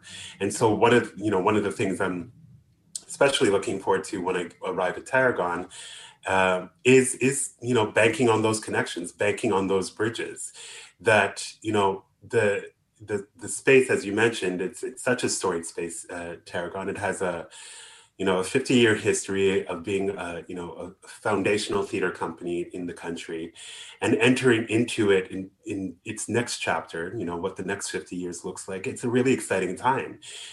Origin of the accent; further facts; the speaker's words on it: Montreal, Quebec, Canada; I was born and bred in Montreal. I've grown up with this community